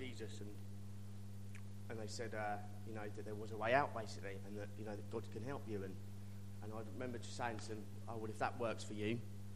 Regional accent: Shepparton, Victoria, Australia; So I grew up in Shepparton. I was in a broken home, basically.

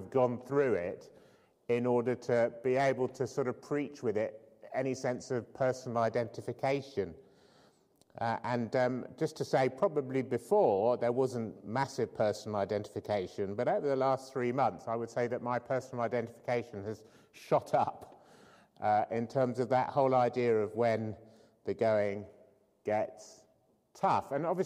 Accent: United Kingdom; I think there are two difficulties in terms of us as both British people and Christians in terms of dealing with this subject.

